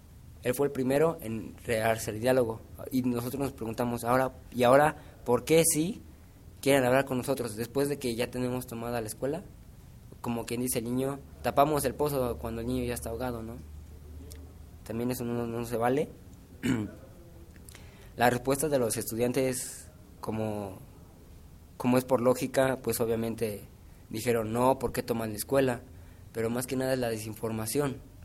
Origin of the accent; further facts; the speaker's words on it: Apizaco, Tlaxcala, Mexico; Yo vengo de Apizaco, Tlaxcala.